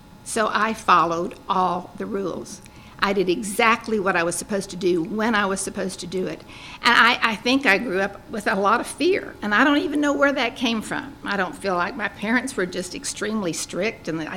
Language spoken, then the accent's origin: English; San Antonio, Texas, United States; also born or lived in Midland; I was born in Midland, and shortly after I was born, we moved to San Antonio, and that's where I grew up.